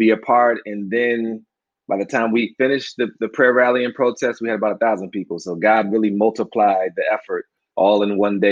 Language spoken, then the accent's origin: English; Forestville, Maryland, United States; You know, I grew up in Forestville, Maryland, just outside of D.C., and you know, I saw a lot of guys I grew up with, you know, making some poor lifestyle choices.